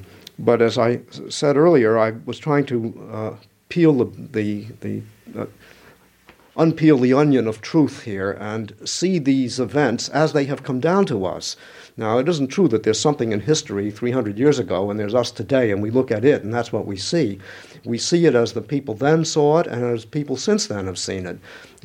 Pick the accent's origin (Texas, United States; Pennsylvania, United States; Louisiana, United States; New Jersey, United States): Pennsylvania, United States; Philadelphia; But as a Philadelphian, Penn represents the public life